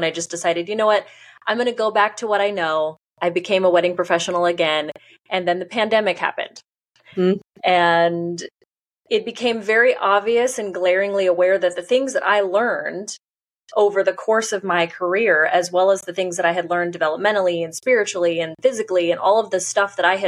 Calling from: Overland Park, Kansas, United States; I'm in the Kansas City area, just about 30 minutes south of that. It's in a suburb called Overland Park.

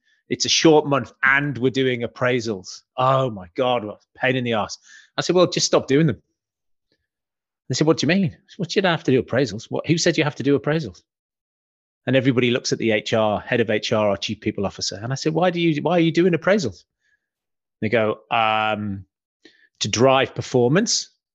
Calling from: South East England, United Kingdom; Alex, I'm in the New Forest in England.

